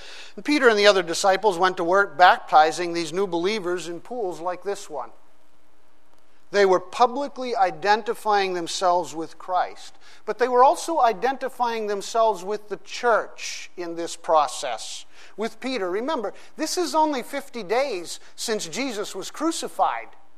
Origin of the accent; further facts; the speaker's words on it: Pakistan; When I was growing up in Pakistan, parents, missionaries there in Pakistan